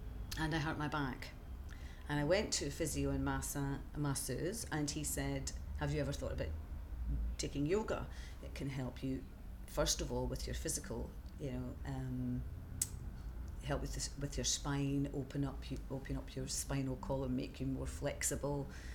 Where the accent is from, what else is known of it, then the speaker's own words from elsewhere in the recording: Dundee, Scotland, United Kingdom; I was born on the 24th of September 1952 and I'm from Dundee in Scotland.